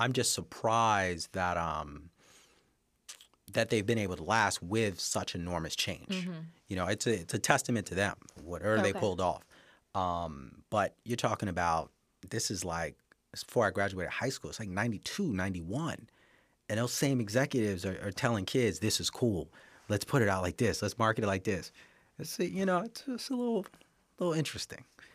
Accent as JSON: {"language": "English", "region": "New York", "country": "United States", "tie": "born or raised there", "said": "I'm from Long Island. I'm from Long Island, New York. I grew up three little towns, Amityville, North Babylon, and Wyandanch."}